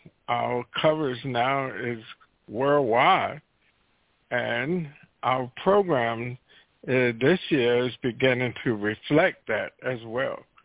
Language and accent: English; the South, United States; Because growing up in the South on a farm, we didn't have all those lights that they have now.